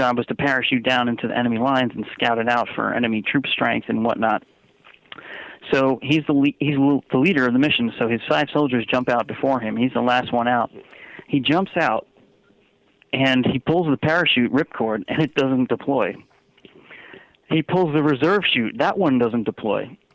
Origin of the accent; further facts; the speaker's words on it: Long Island, New York, United States; now in Connecticut, United States; I'm originally from Long Island. I'm actually residing in Connecticut now, but it is the Northeast.